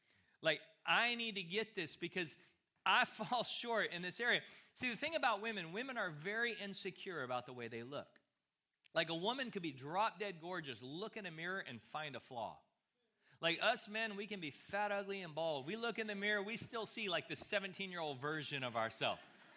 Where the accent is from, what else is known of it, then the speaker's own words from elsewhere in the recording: Texas, United States; Now again, growing up in West Texas, the hunting culture, we understand baby deer.